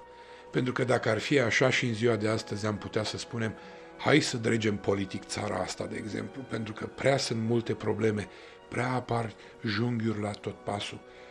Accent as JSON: {"language": "Romanian", "country": "Romania", "said": "pe mine scrie, sunt român. Ce aș putea eu să fiu altceva? Cultura mea, la bază, este românească. Profesorii mei au fost români."}